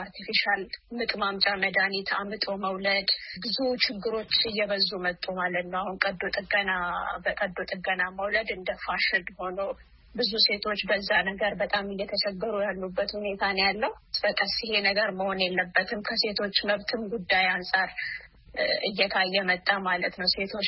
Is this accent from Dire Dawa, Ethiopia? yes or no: no; Ambo, Oromia, Ethiopia; ያደግኩት በምዕራብ ሸዋ ዞን ግንደበረት ወረዳ ውስጥ ነው። ያደግኩት ደግሞ አምቦ ከተማ ነው። ሀይ ስኩልም አንደኛ ደረጃ ትምህርትም የጨረስኩት እዛው ነው።